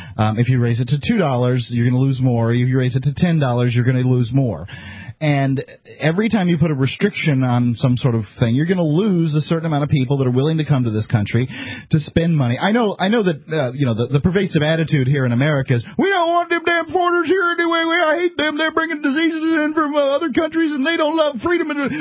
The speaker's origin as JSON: {"language": "English", "country": "United States", "said": "And I personally, as an American, as a God loving American, I want those foreigners here."}